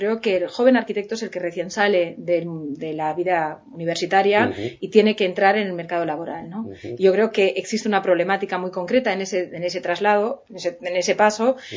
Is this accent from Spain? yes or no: yes; Barcelona, Catalonia, Spain; Yo como arquitecta barcelonesa me siento más respaldada en el colegio durante estos 4 años